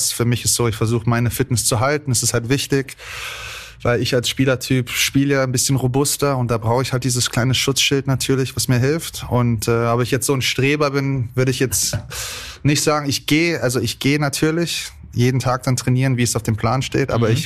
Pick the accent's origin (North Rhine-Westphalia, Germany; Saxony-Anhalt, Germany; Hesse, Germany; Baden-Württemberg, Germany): Hesse, Germany; Frankfurt; ich bin Frankfurter